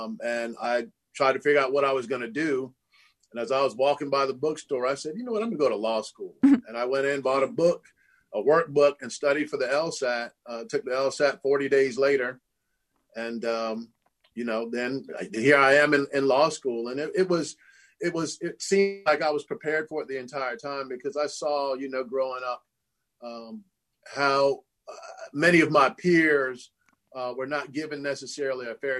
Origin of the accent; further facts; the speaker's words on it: Panama; I'm originally from Panama in Central America, and my family and my forefathers came from the islands around Panama in order to build a canal